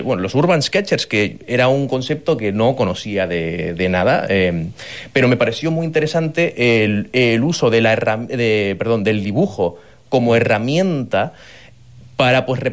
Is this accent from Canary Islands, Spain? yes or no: yes; Canary Islands, Spain; born there; yo nací en Fuerteventura, pero mis padres son de Inglaterra. Llegaron aquí en los años 80, así que llevo pues toda la vida con los dos idiomas.